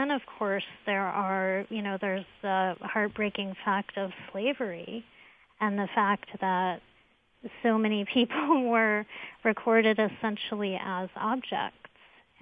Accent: Miami, Florida, United States; And I remember being a child and being, you know, growing up in Miami, you know, it wasn't exactly the Deep South.

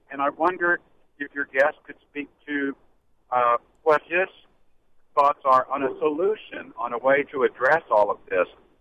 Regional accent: El Paso, Texas, United States; I was raised in El Paso, Texas. I'm in my late 50s now, so I went to elementary school, junior high school in a small town just outside of El Paso.

